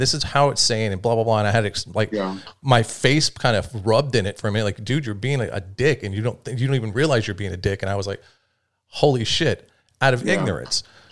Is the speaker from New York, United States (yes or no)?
no; Atlanta, Georgia, United States; And I'm from the South. I was raised in Atlanta, and then we moved to a very, very, very poor city further down in the South.